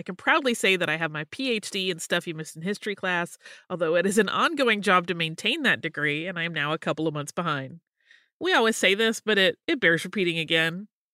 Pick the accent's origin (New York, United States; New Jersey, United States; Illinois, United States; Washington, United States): Illinois, United States; Alton; As this is my hometown, I feel compelled to let you know that it is actually pronounced Alton. Alton is, in fact, an interesting little river town